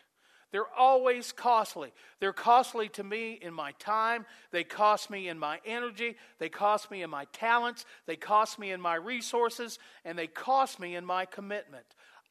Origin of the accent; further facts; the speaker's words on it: Kentucky, United States; also born or lived in Indiana; I grew up in Kentucky. I spent 9 years ministering in Indiana.